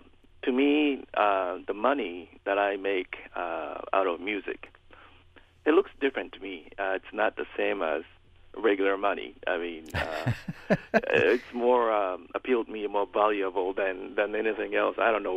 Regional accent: Kyoto, Japan; that's the first gig I ever had, and made a $20 a night in my hometown, Kyoto.

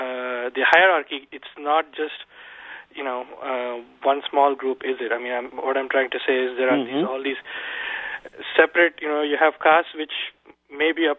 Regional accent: Tamil Nadu, India; I have my origins in a village in southern India, in Tamil Nadu.

